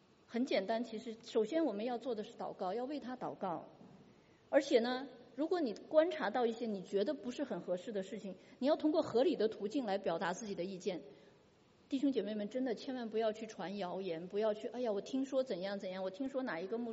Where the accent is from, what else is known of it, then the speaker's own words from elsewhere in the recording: China; 因为我是从中国来的，我真的习惯说话很快